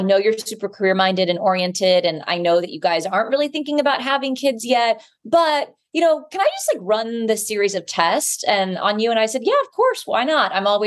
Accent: Texas, United States; certainly my high school friends that I grew up with in Texas.

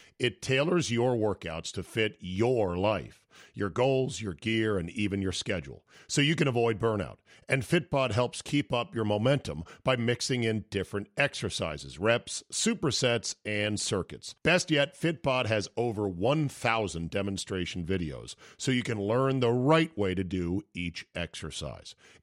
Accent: Virginia, United States; I'm from Virginia, and I know many people like Buck that went to JMU.

